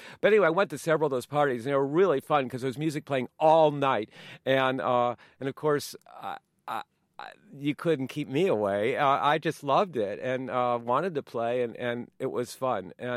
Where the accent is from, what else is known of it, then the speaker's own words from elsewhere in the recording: Chicago, Illinois, United States; I'm doing this thing about growing up in Chicago and how coming home in Chicago for me has always been like going on a vacation.